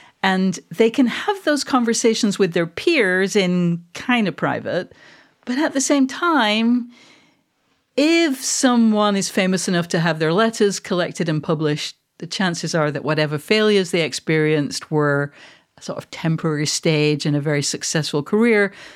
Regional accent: Manchester, North West England, United Kingdom; now in Scotland; I am a Mancunian. I am not a Scot.

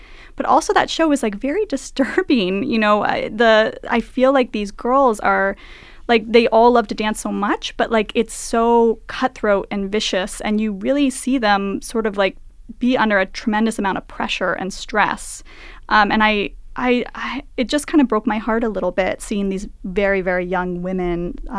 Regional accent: Washington, United States; I'm from Eastern Washington State, and so I'm very much like a West Coast girl

